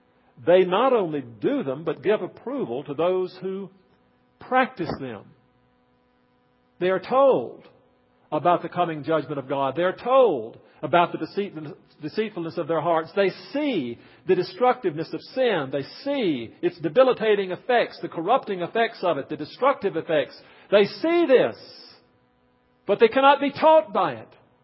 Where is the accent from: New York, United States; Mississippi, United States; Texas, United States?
Mississippi, United States; I grew up in Mississippi. And one of the amazing phenomena in Mississippi was to go out in the morning sun